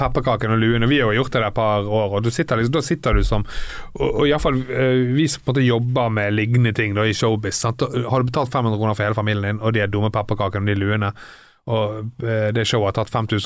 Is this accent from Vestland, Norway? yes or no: yes; Bergen, Vestland, Norway; husk, vi er fra Fana.